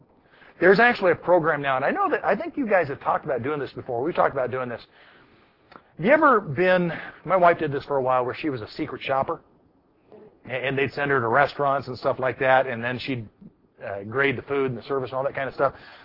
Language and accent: English; Yuma, Arizona, United States; I grew up in Southern Arizona. I grew up in Yuma.